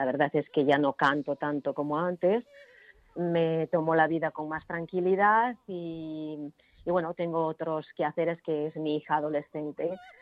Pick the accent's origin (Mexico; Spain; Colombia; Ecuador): Spain; Navarre; La verdad es que, lógicamente, soy navarra y entonces, tengo energía